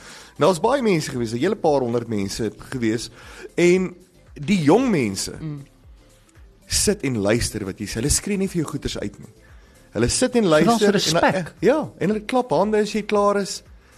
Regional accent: Potchefstroom, North West, South Africa; now in Pretoria, South Africa; Weet, ek kom van Potchef, en ek bly in Pretoria

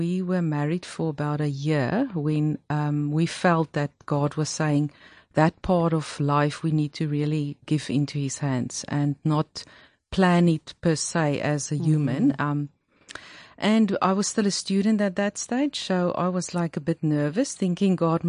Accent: Pretoria, Gauteng, South Africa; I grew up in Pretoria and I also studied there at Tikkies

